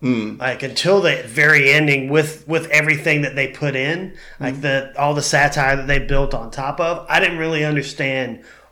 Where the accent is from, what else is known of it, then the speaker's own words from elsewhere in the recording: United States; I'm American hillbilly.